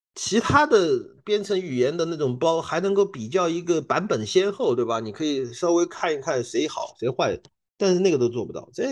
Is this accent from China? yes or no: yes; Guiyang, Guizhou, China; moved away as an adult; now in Shanghai, China; 我是在贵阳长大的。就是从幼儿园、小学，然后中学一直到高中考高考才考到上海来，所以是在童年、少年都是在贵阳度过的，所以对我来说回贵阳就有点像回老家一样。当然我一半上海人